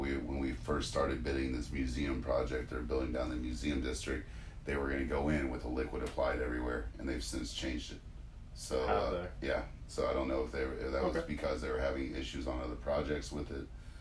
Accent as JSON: {"language": "English", "town": "The Woodlands", "region": "Texas", "country": "United States", "tie": "born or raised there", "said": "I am from Houston. I was born and raised in the Woodlands, actually. My family's been out there since 79."}